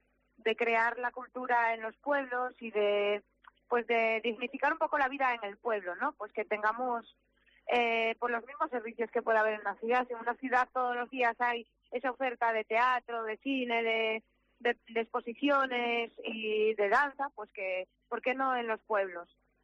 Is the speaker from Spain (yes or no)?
yes; Boal, Asturias, Spain; Sí, bueno, nosotros somos de la zona, ¿eh? Yo soy de Boal, Pablo es de Serandina, mi hermana también es de Boal.